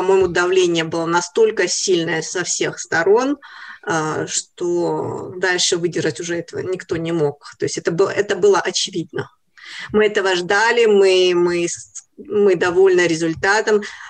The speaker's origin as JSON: {"language": "Russian", "country": "Belarus", "said": "Мы обычно, как настоящие белорусы, делаем разрешение, делаем все правильно, все по правилам, все как надо, очень законопослушные, как и все белорусы."}